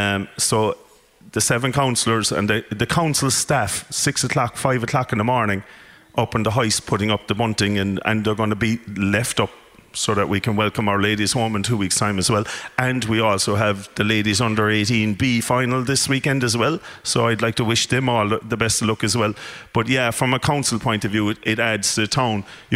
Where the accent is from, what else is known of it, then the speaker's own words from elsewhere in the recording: Munster, Ireland; we're from Kerry.